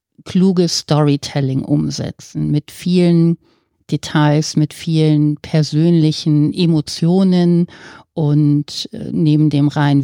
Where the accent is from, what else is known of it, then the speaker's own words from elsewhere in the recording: Lower Saxony, Germany; born there; Ich bin gebürtig aus dem Cuxland, also ich bin ein Nordlicht, ein Fischkopf, wie ich immer sage